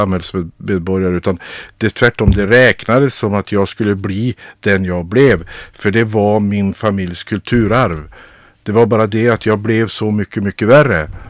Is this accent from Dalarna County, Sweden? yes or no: no; Boliden, Västerbotten County, Sweden; Jag är uppvuxen i Boliden och gick i skola där och bodde tillsammans med min mamma och vi var 4 syskon och jag var ju liksom en så kallad tattarunge då, liksom, i min uppväxt där